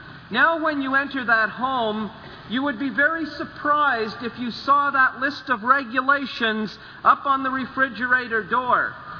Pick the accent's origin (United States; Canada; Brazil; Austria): Canada; Smiths Falls, Ontario; I was growing up in Smiths Falls, but I've enjoyed it